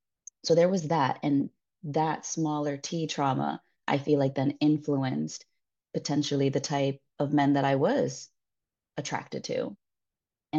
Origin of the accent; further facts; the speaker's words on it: New York, United States; moved away as an adult; now in Spain; I'm an expat. So I'm a New Yorker who has now moved to Spain. I've been here now 6 years